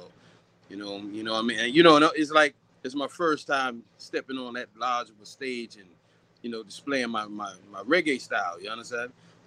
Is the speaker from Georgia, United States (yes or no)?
yes; Georgia, United States; born there; I was born in Georgia, man, but, you know, I got a lot of culture behind me, in front of me, around me